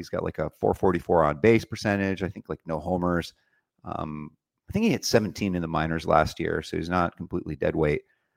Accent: California, United States; I'm from California. I went to school up at college up in Northern California.

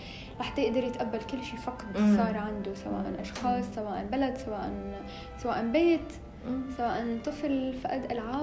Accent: Syria; فلما بيسألوني أنه أنت من وين بقلن من سوريا

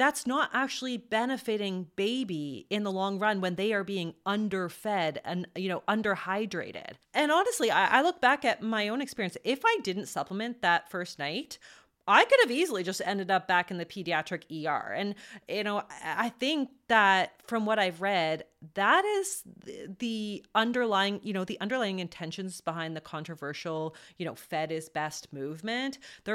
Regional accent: Canada; As a Canadian, I'm so grateful.

